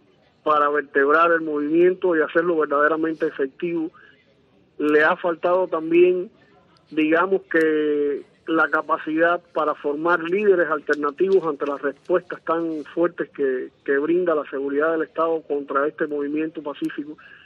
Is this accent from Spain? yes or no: no; Cuba; moved away; como cubano que vive aquí